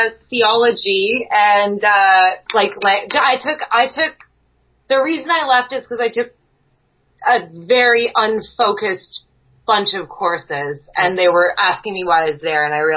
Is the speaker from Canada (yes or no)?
yes; Nunavut, Canada; growing up in Nunavut too, it was hard to figure out what I wanted to do because it was just so removed from the rest of the world.